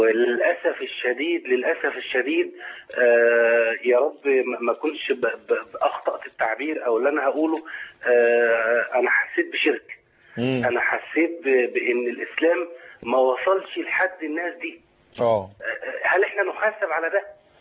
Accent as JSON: {"language": "Arabic", "town": "Cairo", "region": "Cairo Governorate", "country": "Egypt", "said": "انا من القاهره، لكن شغلي في طنطا يعني."}